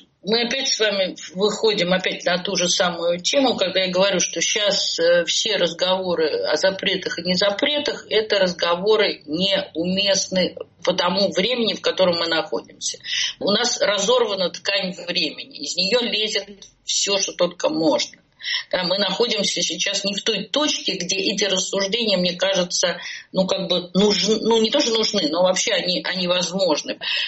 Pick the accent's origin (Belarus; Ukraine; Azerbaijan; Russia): Russia; Moscow; я, девочка, которая росла в Бабушкине там в юности